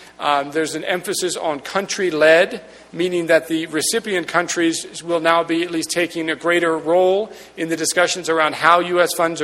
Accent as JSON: {"language": "English", "country": "United States", "said": "It's my home country, the U.S."}